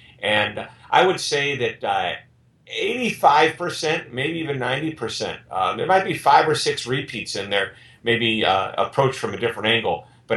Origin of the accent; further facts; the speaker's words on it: St. Louis, Missouri, United States; I am from St. Louis, Missouri, here in the United States, and I've been in this business for about 30 years.